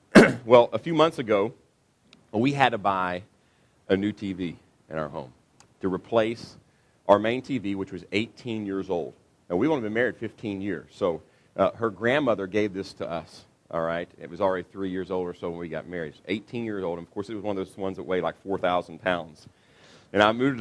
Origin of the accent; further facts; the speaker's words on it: Kentucky, United States; also born or lived in Illinois; now in Texas, United States; since my wife grew up in northern Indiana. I grew up in Kentucky. We came here from Illinois